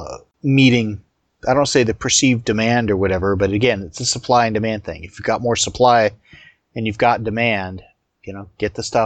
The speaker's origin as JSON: {"language": "English", "town": "San Diego", "region": "California", "country": "United States", "tie": "born or raised there", "said": "Growing up in San Diego, this would have been a huge risk."}